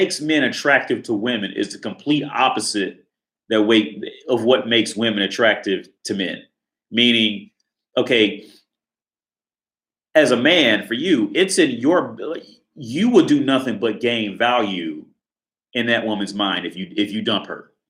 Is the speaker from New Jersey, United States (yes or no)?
no; Corrine Township, Ohio, United States; I came from Corrine Township, the small suburban part outside of Cincinnati.